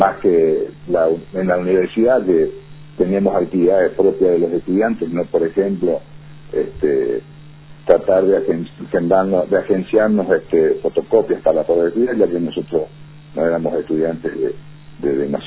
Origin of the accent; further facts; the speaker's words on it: Argentina; also born or lived in Paraguay; Hice la escuela primaria, la secundaria en Argentina, mi cultura era argentina.